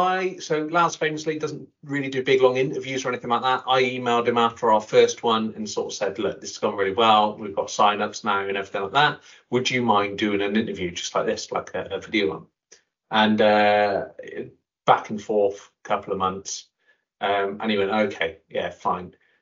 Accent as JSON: {"language": "English", "region": "South West England", "country": "United Kingdom", "accent": "West Country", "said": "we're obviously from the West Country, as you can probably tell by my accent."}